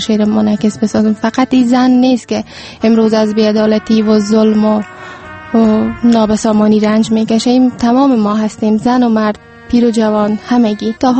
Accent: Kabul, Afghanistan; born there; ما در سال 1371 به دنیا آمدیم، در همین جا در کابل.

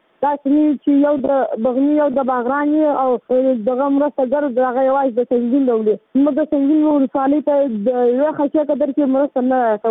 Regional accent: Helmand, Afghanistan; زه د هلمند ولایت یم

